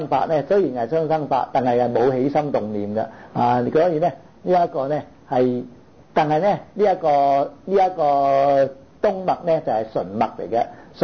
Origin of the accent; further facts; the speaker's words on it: China; 我哋中國人咧叻到問啊